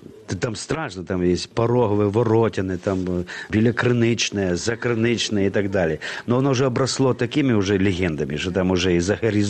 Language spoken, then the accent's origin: Russian; Ivano-Frankivsk Oblast, Ukraine; born or raised there